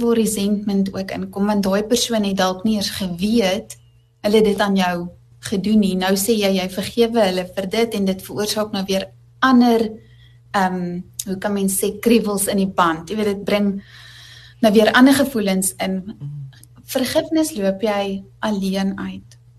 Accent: Gauteng, South Africa; now in Western Cape, South Africa; Want ons is oorspronklik van Gauteng af en ons woon nou in die Weskaap.

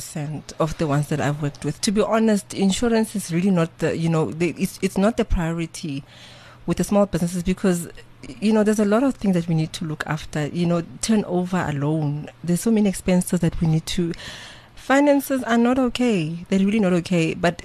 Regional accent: Gauteng, South Africa; I'm from Gelreksdal in the East Rand

